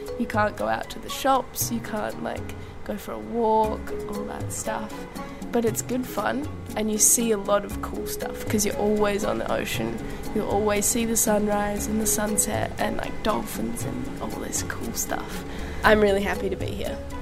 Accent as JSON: {"language": "English", "country": "Tonga", "tie": "born or raised there", "said": "I grew up in Tonga swimming with whales in a family business."}